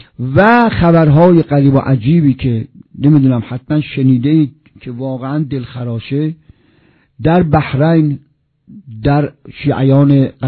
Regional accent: Isfahan, Iran; بچه اصفهانم.

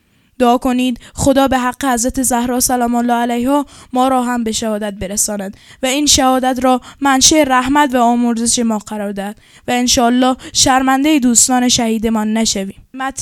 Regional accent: Kerman, Iran; born there; فرمانده سپاه هفتم صاحب الزمان کرمان هستم. در سال 1337 در کرمان به دنیا آمدم.

